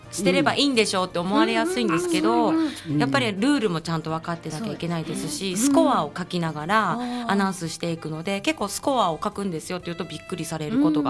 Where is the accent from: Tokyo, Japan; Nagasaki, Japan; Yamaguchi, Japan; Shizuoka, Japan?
Tokyo, Japan; あの私東京出身なんですけれども、はい、実は5年ぐらい大阪の USJ というところで、